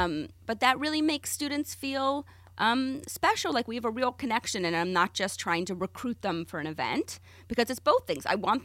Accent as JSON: {"language": "English", "town": "Huntsville", "region": "Alabama", "country": "United States", "tie": "born or raised there", "said": "So I grew up in Huntsville, Alabama. Not a lot of Jews there, shockingly."}